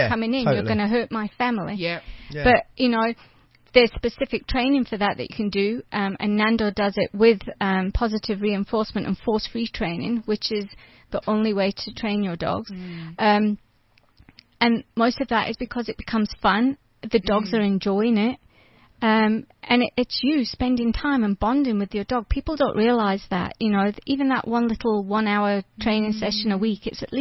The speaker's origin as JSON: {"language": "English", "region": "Scotland", "country": "United Kingdom", "said": "Yay! Us Scots get everywhere."}